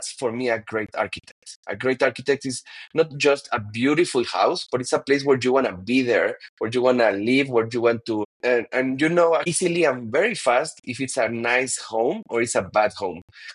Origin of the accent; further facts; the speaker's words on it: Mexico City, Mexico; English is a second language; and now I'm back to Mexico City, my hometown, and for the last 10 years